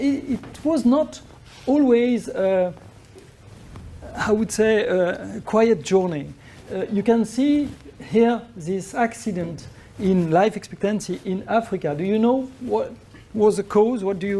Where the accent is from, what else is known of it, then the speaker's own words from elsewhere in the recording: Switzerland; English is a second language; Doctor, an epidemiologist by background, and I am from Switzerland. I am the director of the Institute of Global Health at the University of Geneva.